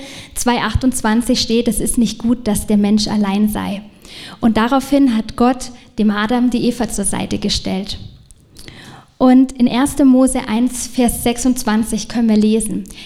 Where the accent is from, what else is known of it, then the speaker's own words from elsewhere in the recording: Munich, Bavaria, Germany; ich komme aus München und da gibt es die Bussi Bussi Gesellschaft.